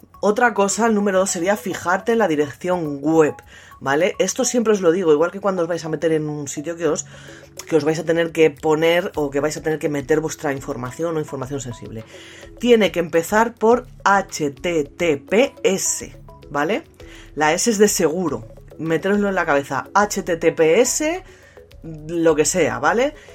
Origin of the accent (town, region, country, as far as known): Spain